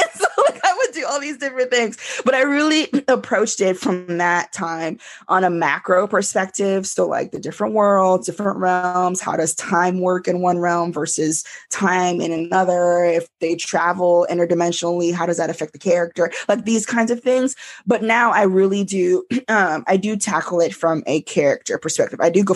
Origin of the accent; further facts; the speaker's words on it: Florida, United States; Like I was raised in South Florida.